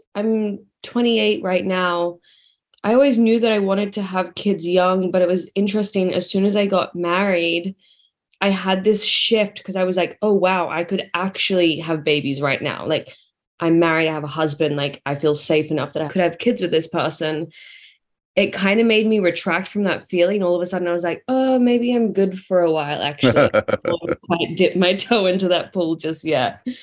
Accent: Sydney, New South Wales, Australia; moved away; I am from Australia. I grew up in Sydney. I moved here 3.5 years ago. And yeah, I definitely have like a not a super strong accent.

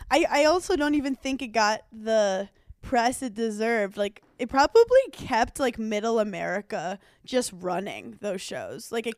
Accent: New York, United States; accent: New York; Also, by the way, you could tell we're both from New York because I'm going to be talking in like my New York accent the whole time

